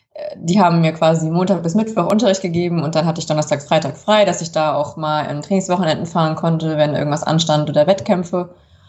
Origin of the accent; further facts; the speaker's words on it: Kassel, Hesse, Germany; Ich bin in Kassel geboren und groß geworden.